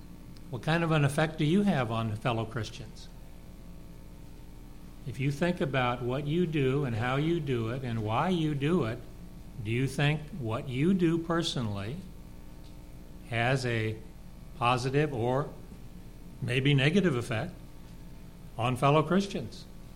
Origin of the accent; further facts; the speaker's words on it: Denver, Colorado, United States; growing up in Denver playing Young America League baseball and football